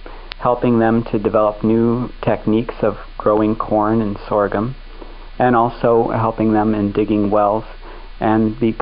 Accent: Gardner, Illinois, United States; Well, I was born in Streator, Illinois. I grew up in Gardner, Illinois, which is about 60 miles south of Chicago.

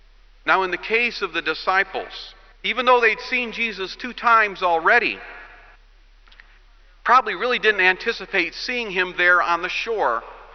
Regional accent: Sturgis, Michigan, United States; I was working at a curtain rod factory in my hometown of Sturgis, Michigan.

